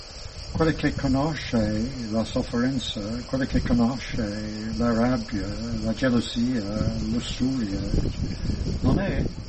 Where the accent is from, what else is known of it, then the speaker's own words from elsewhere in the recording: United Kingdom; Italian is a second language; sono inglese o anche italiano adesso